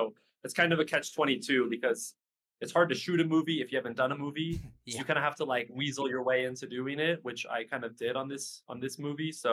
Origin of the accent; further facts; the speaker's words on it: Wenatchee, Washington, United States; So basically in Washington State, I'm from Wenatchee, which is Wenatchee, and they're from the west side.